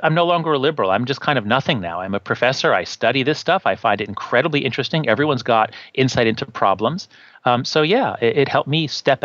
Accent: New York, United States; I was always on the left when I was growing up. I was raised Jewish in New York. I went to Yale.

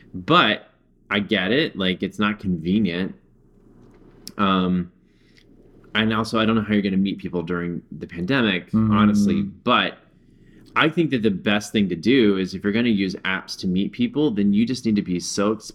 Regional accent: Orange, Texas, United States; growing up in Orange, Texas, a conservative town, there's so many closeted people.

